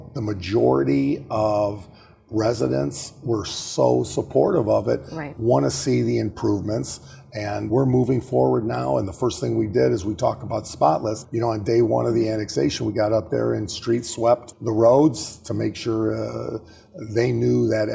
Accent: LaPorte, United States; When I grew up in LaPorte had a pride about where they lived.

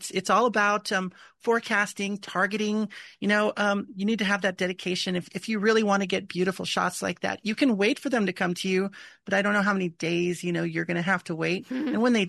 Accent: El Paso, Texas, United States; You know, I grew up in El Paso, Texas. So not the same desert, the Chihuahuan desert

